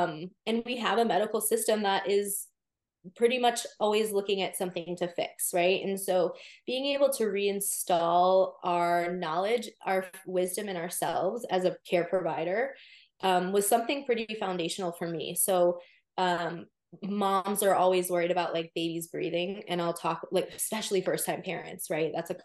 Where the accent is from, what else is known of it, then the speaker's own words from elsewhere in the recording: Maryland, United States; I'm relocating to Maryland, where I'm from, my hometown, to get licensure to be able to practice there.